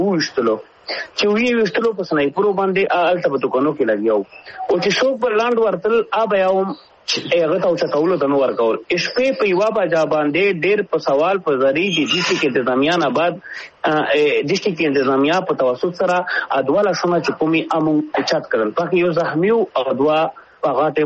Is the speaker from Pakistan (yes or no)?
yes; Pakistan